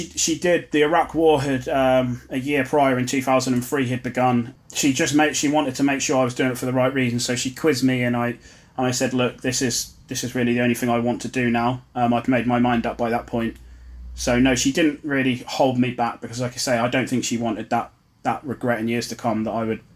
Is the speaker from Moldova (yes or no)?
no; Ipswich, East of England, United Kingdom; So I grew up in Ipswich and had six brothers and sisters.